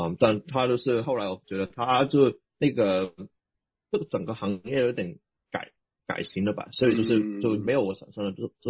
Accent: Hong Kong; accent: Hong Kong; Chinese is a second language; 因为其实你听到口音的知道我是香港人，

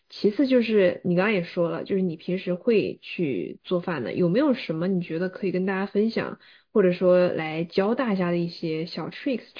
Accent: Sichuan, China; now in United States; 虽然说作为一个四川人，但是我真的非常的愧疚。

